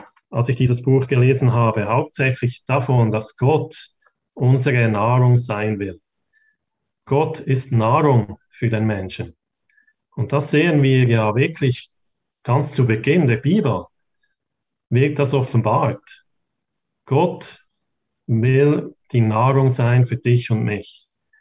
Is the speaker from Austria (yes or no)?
no; Switzerland; Ich komme aus der Schweiz und wohne in Bern.